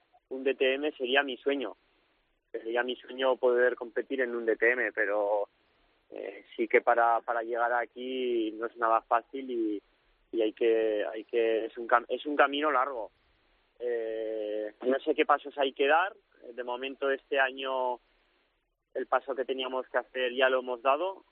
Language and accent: Spanish; Falces, Navarre, Spain; Sí, pues me llevé el pañuelo de falces porque la verdad es que mi pueblo me quiere un montón y me siguen durante todas las carreras